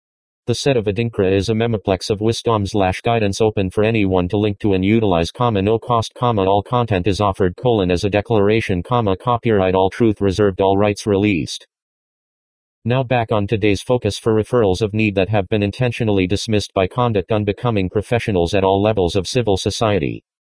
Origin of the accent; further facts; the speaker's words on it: San Bernardino, California, United States; also born or lived in Denver, United States; All the way through and back to Denver, Colorado prior to my return to my hometown of San Bernardino in July of 2017.